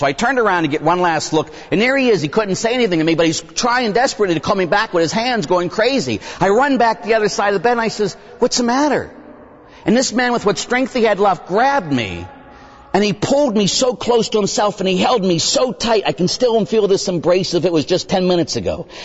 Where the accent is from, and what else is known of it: Pittsburgh, Pennsylvania, United States; born or raised there